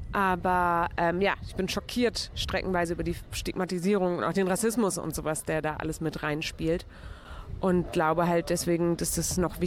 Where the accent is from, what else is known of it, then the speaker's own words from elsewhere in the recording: Hamburg, Germany; Ich bin aus Hamburg, da gibt es den Dom.